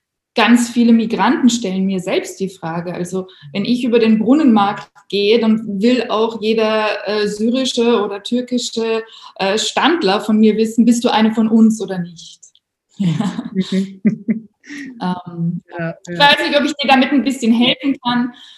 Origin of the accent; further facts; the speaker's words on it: Germany; weil ich bin aus Deutschland, ich fühle mich immer deutsch